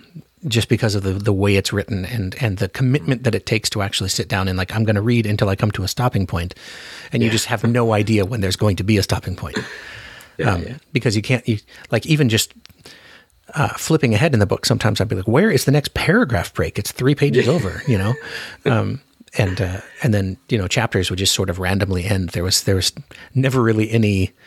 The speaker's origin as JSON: {"language": "English", "region": "Alaska", "country": "United States", "tie": "born or raised there", "said": "And you know, I grew up in Alaska, so like I was used to going to sleep when it was light outside and waking up when it was light outside during the summer"}